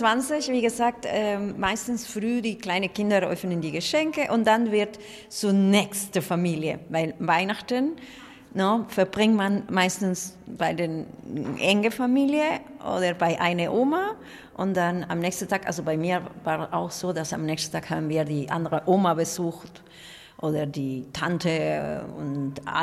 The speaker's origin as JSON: {"language": "German", "country": "Peru", "said": "Ja, in Peru ist eine Mischung von allem. Ne? Natürlich haben wir auch typisch amerikanische Lieder gehört, aber auch die Villancicos, und die kommen aus Spanien."}